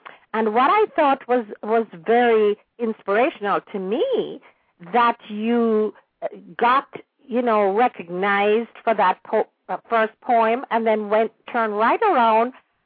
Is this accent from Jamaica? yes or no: yes; Jamaica; I know I really consider myself so fortunate to have been born and raised in Jamaica.